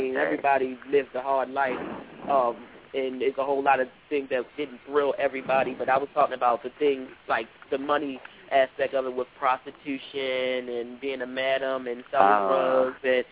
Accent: Baltimore, Maryland, United States; I actually grew up in a bad neighborhood also, born and raised in Park Heights in Baltimore, Maryland, and I watched several of my friends die daily up there.

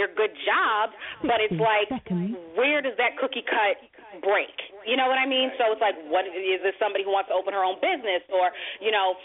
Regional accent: Boston, Massachusetts, United States; also born or lived in Las Vegas; especially when I lived in Vegas and I was back in Boston in my hometown

